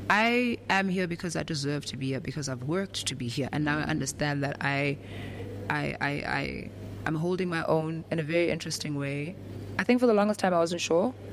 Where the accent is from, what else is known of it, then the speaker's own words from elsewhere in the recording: South Africa; I'd say to him, I got on Apple Radio, dog. We're South African.